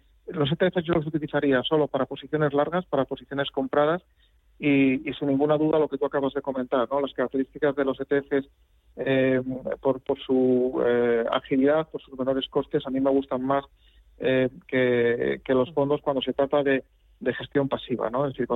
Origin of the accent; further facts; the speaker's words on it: Salamanca, Castile and León, Spain; yo también soy de Salamanca